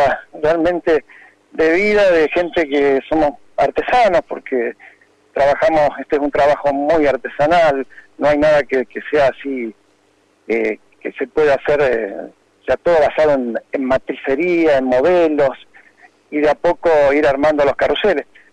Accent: Argentina; como muchos argentinos, de haber pasado estas crisis.

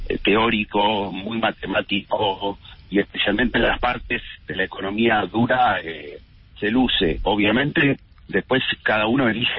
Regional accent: Buenos Aires Province, Argentina; Sí quiero, como un bonaerense

